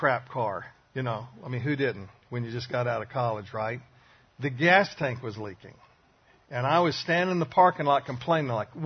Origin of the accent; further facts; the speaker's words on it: Alabama, United States; We're both from Alabama.